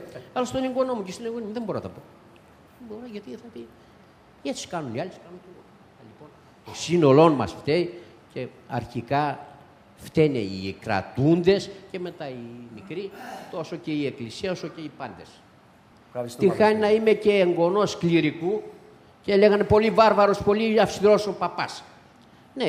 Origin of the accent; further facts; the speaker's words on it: Elassona, Thessaly, Greece; Από την Ελασσόνα και συγκεκριμένα από την Ξηροκρανιά του χωριού